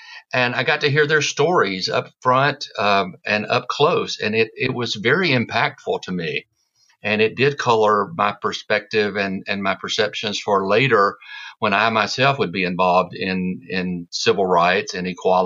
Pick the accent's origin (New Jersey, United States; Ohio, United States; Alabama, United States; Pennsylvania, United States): Alabama, United States; Birmingham; Yes, I was born in Birmingham, Alabama, and I grew up during what many consider to be the height of the civil rights movement in Birmingham